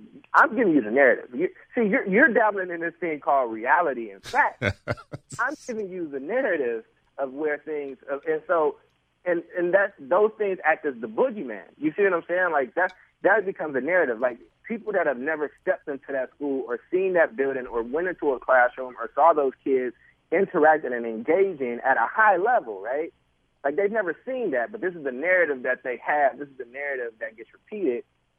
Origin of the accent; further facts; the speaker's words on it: Oakland, California, United States; Where I grew up in North Oakland is very different than what it is now.